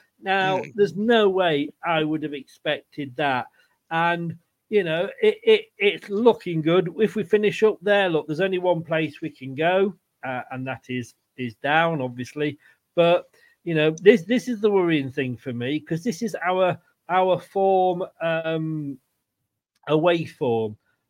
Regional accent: Leicester, East Midlands, United Kingdom; Everton's where I grew up in Leicester.

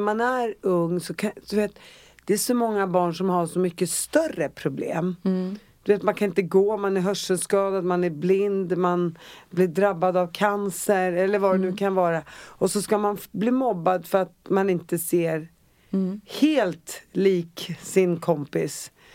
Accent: Uppsala, Uppsala County, Sweden; Okej, för att jag är från Uppsala och där cyklade vi överallt.

